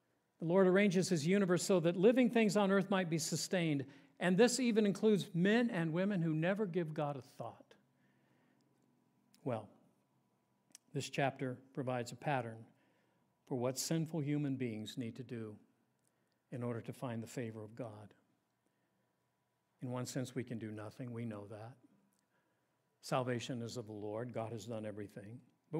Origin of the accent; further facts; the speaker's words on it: Colorado, United States; I grew up in Colorado, and there was nothing like the fall and the aspen trees turning gold and clacking in the wind and the beautiful, vibrant colors.